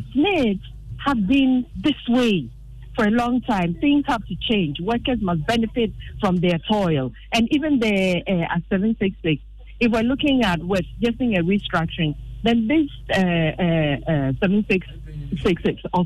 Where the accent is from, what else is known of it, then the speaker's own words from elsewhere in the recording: Ghana; And for our own good as Ghanaian people, working people, let's suggest these and propose these restructuring